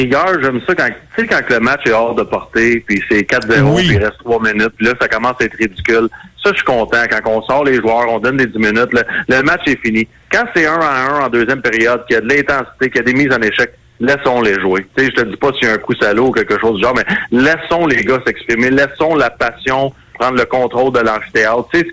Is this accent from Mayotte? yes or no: no; Repentigny, Quebec, Canada; Repentigny, mais ouais, j'étais pas mal le dernier sur le territoire.